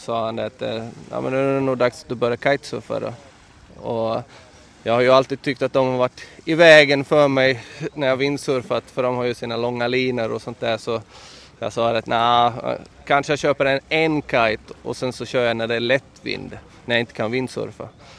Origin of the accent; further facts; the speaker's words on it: Småland, Sweden; now in Vaasa, Finland; och jag kommer ifrån Sverige, Smålandsskogar. Men flyttade hit på grund av kärleken och hamnade i Vasa. Och bor här nu